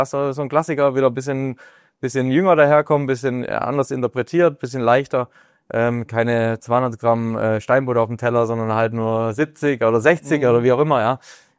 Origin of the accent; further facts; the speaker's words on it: Baden-Württemberg, Germany; born there; ich bin im Schwarzwald geboren.